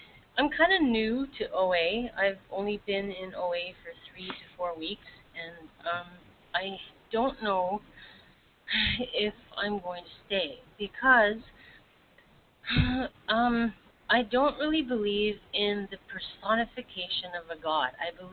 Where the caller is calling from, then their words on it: Vancouver, British Columbia, Canada; I'm calling from Vancouver.